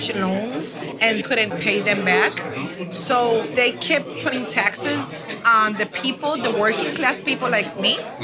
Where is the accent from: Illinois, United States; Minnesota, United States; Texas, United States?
Illinois, United States; Chicago; born there; I was born in Chicago, Illinois.